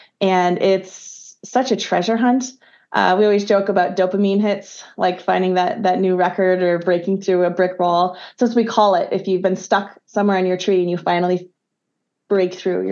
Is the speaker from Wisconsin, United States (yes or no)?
yes; Wisconsin, United States; born there; In fact, it's actually the sister city of Luxembourg in all of the United States is the town where I was born in Wisconsin. So it's very Luxembourgish.